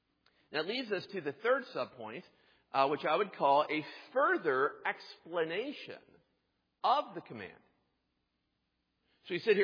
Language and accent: English; Pennsylvania, United States; When I was growing up in Pennsylvania, of course, as a huge Pittsburgh Steelers fan, and as is everyone in Western Pennsylvania, I had the opportunity to go to Steelers games on 7 occasions.